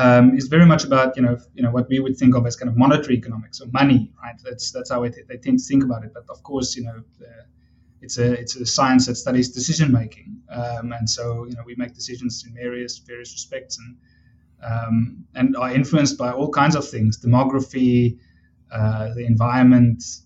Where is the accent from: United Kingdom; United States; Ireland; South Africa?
South Africa; I mentioned I'm from South Africa